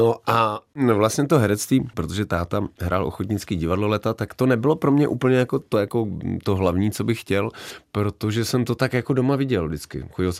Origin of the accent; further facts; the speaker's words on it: Semily, Liberec Region, Czechia; also born or lived in Jilemnice; já jsem ze Semil a tam není porodnice, takže si naši mohli vybrat, jestli budu v Turnově nebo v Jelemnici, takže nejsem úplně z Jelemnice, jen jsem se tam jakoby narodil vlastně.